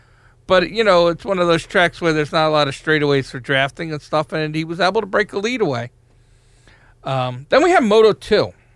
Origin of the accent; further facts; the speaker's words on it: United States; Because I don't know how to say all that stuff. I'm American.